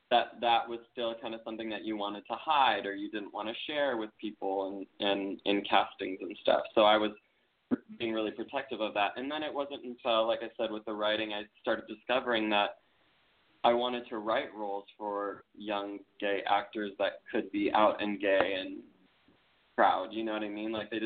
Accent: Minnesota, United States; moved away as an adult; now in Los Angeles, United States; When I was growing up in Minnesota, I actually wasn't out.

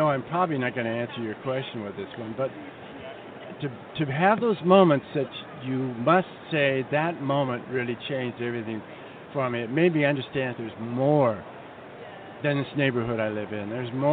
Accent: Detroit, Michigan, United States; born or raised there

